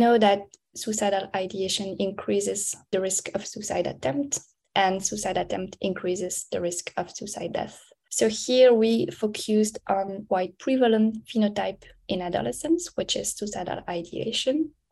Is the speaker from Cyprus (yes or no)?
no; Belgium; English is a second language; moved away as an adult; now in United States; I come from Belgium, where I did a master in clinical psychology and a PhD in neuropsychology. And I moved to the US in 2019 to pursue my postdoc.